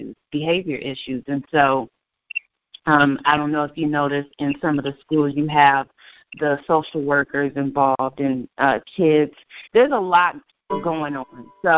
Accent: Los Angeles, California, United States; now in Washington, United States; I'm from Los Angeles, and I just moved here to Washington, D.C.

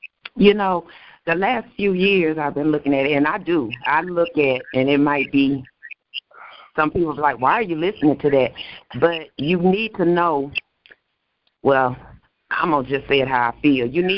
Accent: United States; born there; I was born right here in America, in the good old USA.

